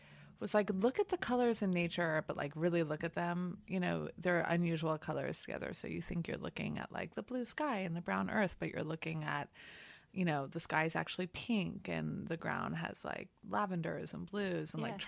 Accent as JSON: {"language": "English", "town": "Los Angeles", "region": "California", "country": "United States", "tie": "born or raised there", "said": "I'm from LA. I grew up in Los Angeles."}